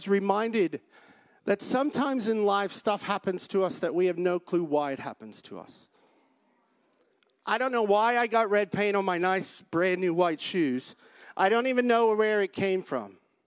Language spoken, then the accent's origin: English; United States; now in Australia; I talk with a funny accent, so I'm from the United States, and when I talk to my family in the United States, they think I sound funny, and when I talk to my family here in Australia, they think I sound funny as well.